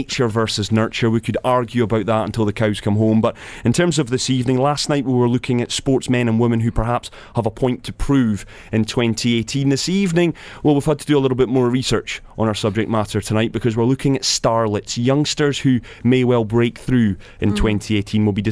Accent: Scotland, United Kingdom; certainly as a Scot and as a proud Brit

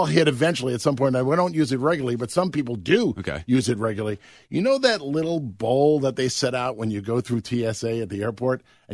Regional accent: Philadelphia, Pennsylvania, United States; I'm sorry. I'm still a Philadelphian.

